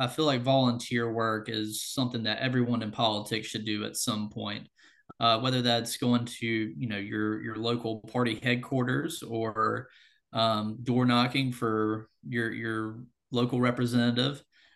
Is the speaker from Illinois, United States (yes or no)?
no; North Carolina, United States; Sure. So again, I grew up in rural North Carolina. My father was the Johnson County GOP chairman, and he was staff for the North Carolina House as well.